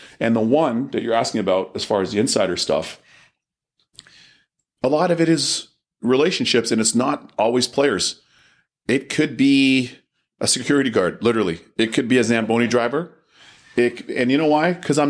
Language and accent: English; Toronto, Ontario, Canada; born there; And then I was born in Toronto.